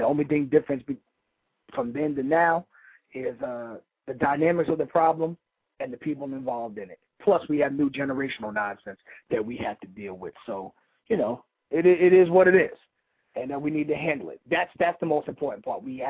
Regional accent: New York, United States; And again … This is our perspective radio. We are from New York.

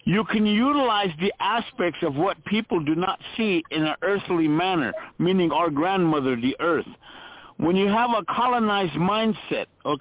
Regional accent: South Dakota, United States; I'm a Lakota from the Pine Ridge Indian Reservation here.

